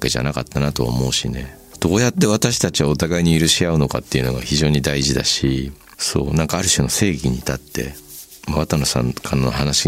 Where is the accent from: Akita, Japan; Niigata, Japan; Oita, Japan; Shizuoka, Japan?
Shizuoka, Japan; どうしても静岡県出身なんでそういうことも考えてしまいますけれども